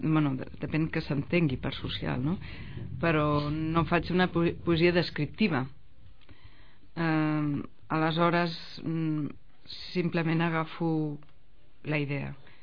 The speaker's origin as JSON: {"language": "Catalan", "town": "Barcelona", "region": "Catalonia", "country": "Spain", "moved": "as an adult", "said": "jo vaig anar-me'n de Barcelona, que sempre sóc de Barcelona, jo sóc de ciutat"}